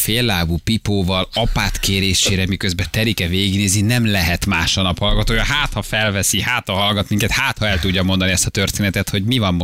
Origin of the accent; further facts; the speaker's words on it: Budapest, Hungary; Pesszent Lőnincen nőttem fel, és élek a mai napig kertesházban.